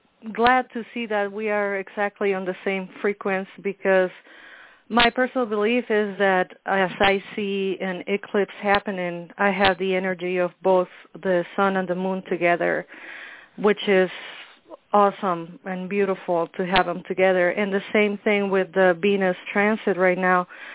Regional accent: Mexico City, Mexico; Yeah, I am originally from Mexico City

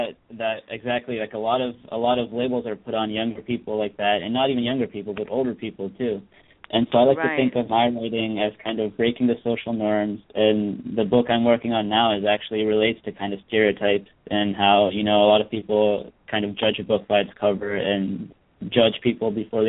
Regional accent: Pennsylvania, United States; now in New York City, United States; Yeah, so actually I'm originally from Pennsylvania. My parents were born in India and they moved over to Pennsylvania in the 1970s.

